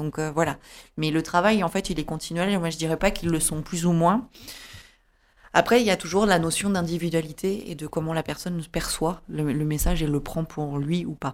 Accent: Toulouse, Occitanie, France; je viens de Toulouse. Toulouse est une ville à 30.

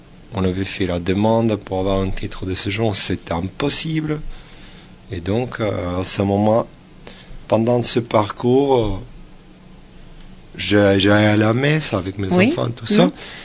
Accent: Albania; moved away as an adult; now in Cahors, France; Alors, moi, je viens de l'Albanie. Je me suis marié en Albanie.

